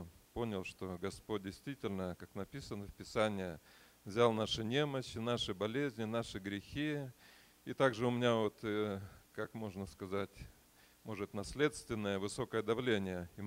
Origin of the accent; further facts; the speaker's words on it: Kazakhstan; moved away; Мы приехали из Казахстана. Год уже здесь. Живем в Батале.